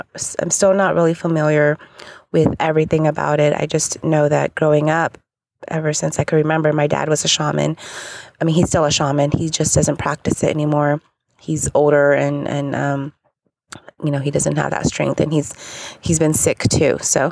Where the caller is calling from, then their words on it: California, United States; I'm calling from California.